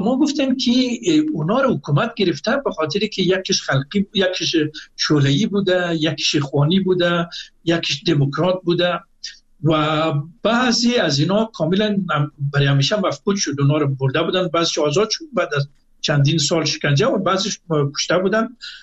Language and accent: Persian; Afghanistan; now in Mashhad, Iran; گفتم من از افغانستان آمدم، همین کاپی نمرات خود از لیسه سلطان محمود غزنی من گرفته بودم، غزنوی گرفته بودم،